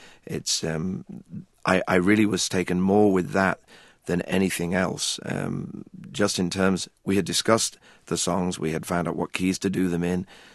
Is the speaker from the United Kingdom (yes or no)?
yes; England, United Kingdom; growing up in England